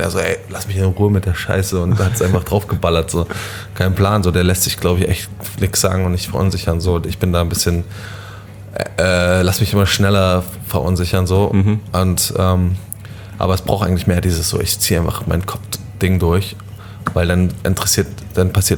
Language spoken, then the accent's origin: German; Berlin, Germany; Also ich bin ja eigentlich schon in Berlin groß geworden.